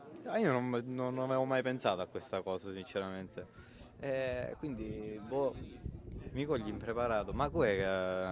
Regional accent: Castelmola, Sicily, Italy; vengo dalla Sicilia orientale, esattamente da Castelmola, che è vicino Taormina.

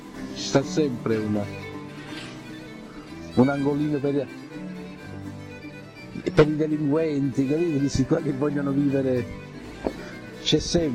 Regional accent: Naples, Campania, Italy; born there; sono nato a Napoli, sono nato il 20 ottobre del 1954. Io vivo ancora, vivo qua, ai quartieri spagnoli

